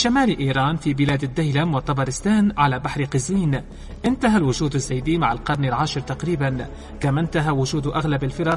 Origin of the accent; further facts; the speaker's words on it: Yemen; بلادنا اليمن